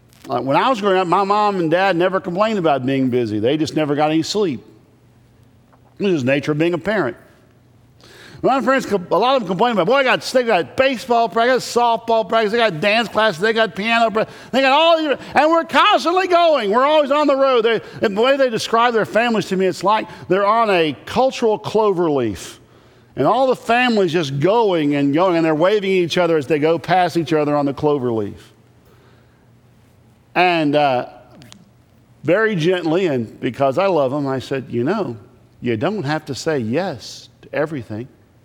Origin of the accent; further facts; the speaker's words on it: United States; As an American, you can stand for what is right and what is true